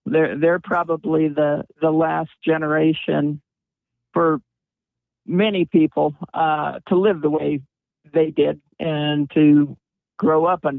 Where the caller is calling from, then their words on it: New Mexico, United States; I'm actually calling in from the ranch that we live on, which is in the southern Sacramento Mountains of New Mexico.